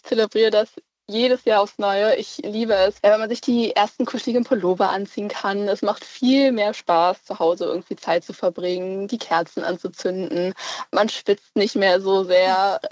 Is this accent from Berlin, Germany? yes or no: yes; Berlin, Germany; Ich komme aus Berlin, da ist natürlich Herbst immer so eine Sache.